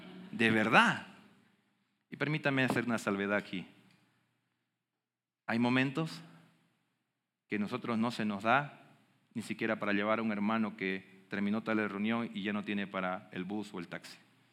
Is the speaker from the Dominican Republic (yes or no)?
no; Bolivia; Soy de Bolivia. Si no lo sabía, tal vez por el acento. Nací en un hogar donde el papá voló y mamá con 6 hijos.